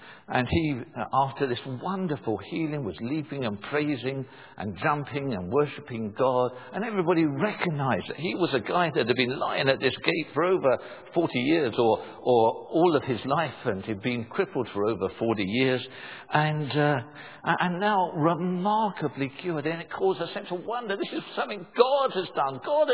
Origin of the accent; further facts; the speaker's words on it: London, United Kingdom; when I grew up in South London, the London buses tended to come along in fours and fives